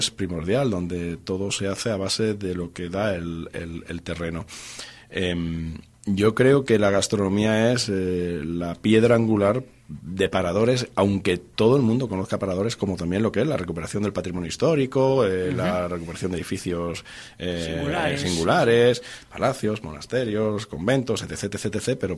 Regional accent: Mérida, Extremadura, Spain; also born or lived in Madrid / Cantabria; vengo de Mérida, soy nacido en Mérida, soy extremeño

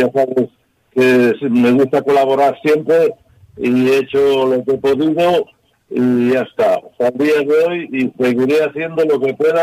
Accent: Rasines, Cantabria, Spain; now in Laredo, Spain; Sí, soy de Rasines, sí. Pero bueno, de un pueblo de Rasines, al lado del monte. Sí, en el monte, sí.

